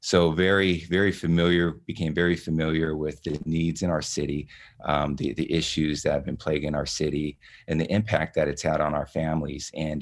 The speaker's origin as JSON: {"language": "English", "town": "Stockton", "region": "California", "country": "United States", "tie": "born or raised there", "said": "Sure. Well, my background, I grew up here in Stockton, and I joined the Marine Corps when I was 20 years old."}